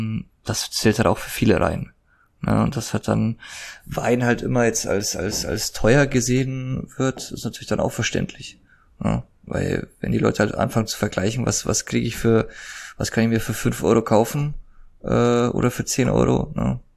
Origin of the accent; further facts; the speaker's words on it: Bavaria, Germany; Ich komme vom Chiemsee aus Bayern